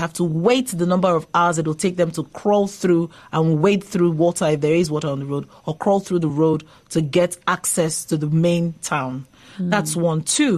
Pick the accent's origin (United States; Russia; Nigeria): Nigeria; Imo; I'm from Imo State, and one of the communities around the airport, where the airport is located, from the airport to my home has terrible roads.